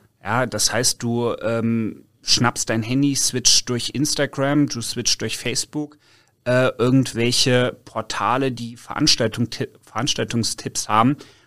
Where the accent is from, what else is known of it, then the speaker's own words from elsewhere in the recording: Hesse, Germany; born there; Also ich bin gebürtiger Nordhesse und in Nordhessen ist die Welt nicht so kölsch froh und glücklich wie man das hier hat.